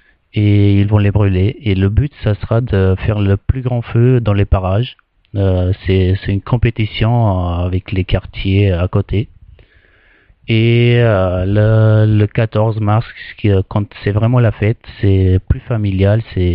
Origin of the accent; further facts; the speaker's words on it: Albania; French is a second language; je viens de l'Albanie. J'ai 22 ans et je suis là pour vous parler de l'Albanie.